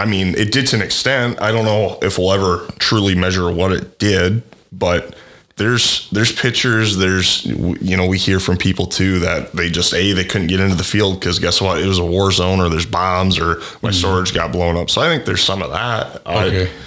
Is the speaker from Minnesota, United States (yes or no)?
yes; Pipestone, Minnesota, United States; Yeah. So born and raised in Pipestone, I think that'd be a good place to start.